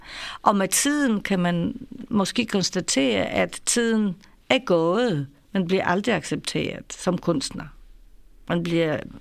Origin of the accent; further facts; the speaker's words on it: Poland; Danish is a second language; now in Denmark; jeg er stadigvæk en polak, som bor i Danmark, den faktum giver helt en status i den land, som du er ikke født